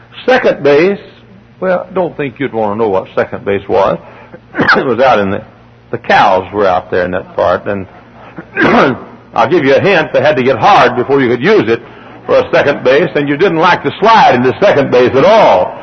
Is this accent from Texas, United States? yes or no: yes; Texas, United States; I grew up in Texas, and I've seen it 109 degrees in Texas.